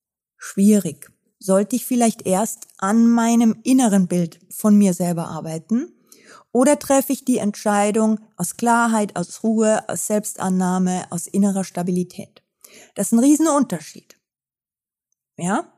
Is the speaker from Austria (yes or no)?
yes; Austria; dann hat es sich ergeben, dass ich später dann nach Österreich geheiratet habe. Ich bin ja auch Österreicherin und bin dann wieder zurück.